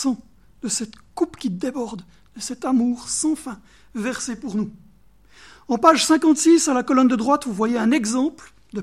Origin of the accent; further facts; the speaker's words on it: Cameroon; born there; Je suis né au Cameroun, mes parents ont vécu au Cameroun